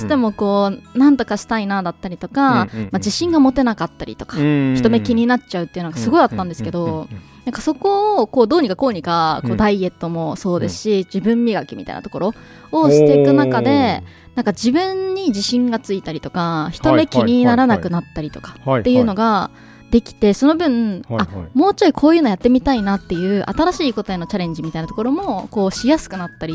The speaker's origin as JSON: {"language": "Japanese", "region": "Chiba", "country": "Japan", "said": "私もともと千葉出身で、趣味、年齢が26なんですけど。"}